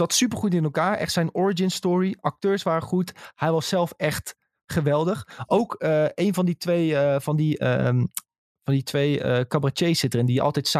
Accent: North Brabant, Netherlands; Maar als Brabander hoorde je echt dat zij geen Brabander is.

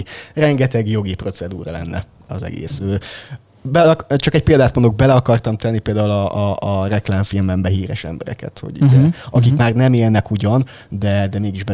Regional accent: Hungary; Egyrészt arra is, hogy magyarok vagyunk

